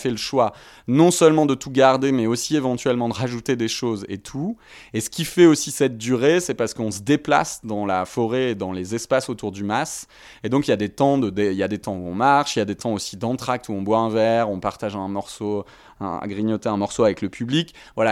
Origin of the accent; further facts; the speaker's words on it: Saint-Maurice-de-Ventalon, Occitanie, France; à Saint-Maurice-de-Ventalon, là d'où je viens, à côté du pont de Montvert.